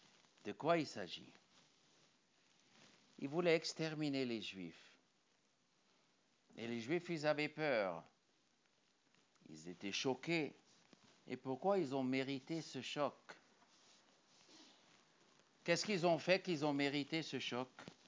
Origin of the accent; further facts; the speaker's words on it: Morocco; Comme chez nous au Maroc